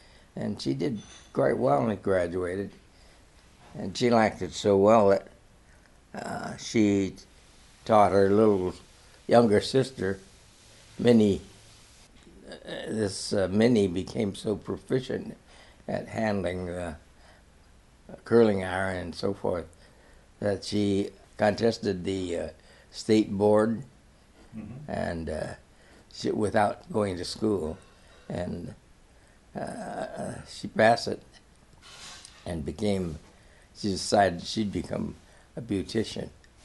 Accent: Hong Kong; born there; Well, my mother separated, I was born in Hong Kong. She fled to Hong Kong. She had some friends. And then I was born.

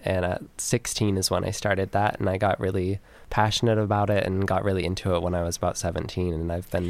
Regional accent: Vancouver, Washington, United States; also born or lived in Portland; I'm originally from Vancouver, Washington. I was born in Portland, Oregon, and grew up in Vancouver.

